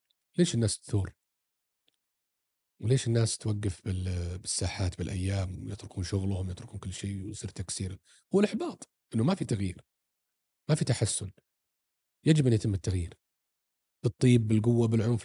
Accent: Saudi Arabia; احنا كشعب سعودي بالذات وقفنا خلف قيادتنا

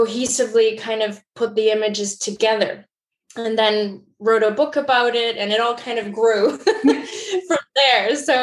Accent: Mexico; when I grew up in Mexico, which is where I'm originally from.

